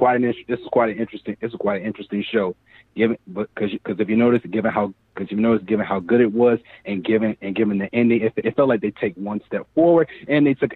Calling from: Chesapeake, Virginia, United States; I'm calling from Chesapeake, Virginia.

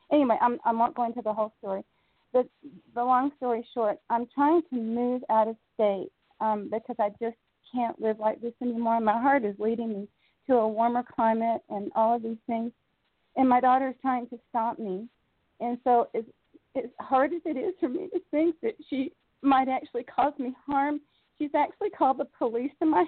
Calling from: Michigan, United States; I'm calling from Michigan.

